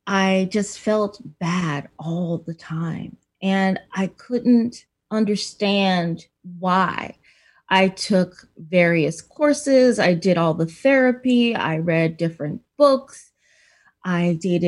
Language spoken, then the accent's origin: English; New York, United States; I'm originally from New York. I now live in the Pacific Northwest.